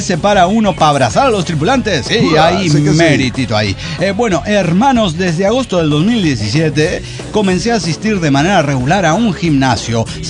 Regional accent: Cochabamba, Bolivia; de Cochabamba, Bolivia.

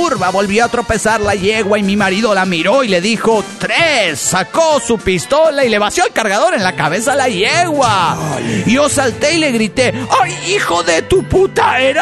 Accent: Coatzacoalcos, Veracruz, Mexico; de Coatzacoalcos, Veracruz, el puerto más chingón del mundo, como diría yo.

